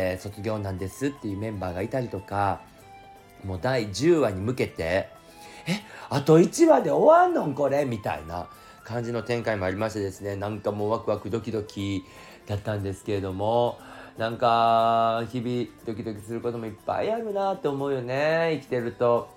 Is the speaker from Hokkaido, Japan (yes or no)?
no; Abeno, Osaka, Japan; 私アベノック出身なんですけど